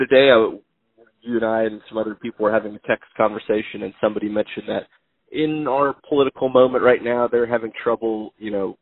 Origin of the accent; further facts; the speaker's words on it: United States; I've lived here my entire life, but I'm new to, you know, being an American citizen.